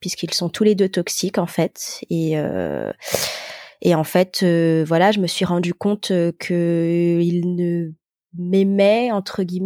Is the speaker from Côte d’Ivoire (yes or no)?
no; Madagascar; moved away as an adult; now in France; Je suis originaire de Madagascar, donc je suis née là-bas et je suis venue en France faire mes études après le bac, donc à mes 18 ans.